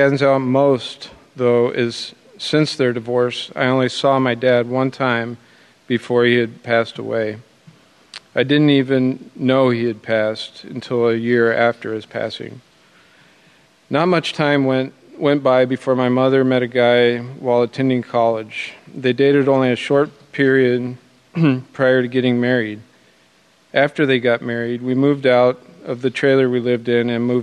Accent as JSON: {"language": "English", "region": "California", "country": "United States", "tie": "born there", "said": "I was born in Southern California to my mother and father's father, whose marriage was already on the rocks."}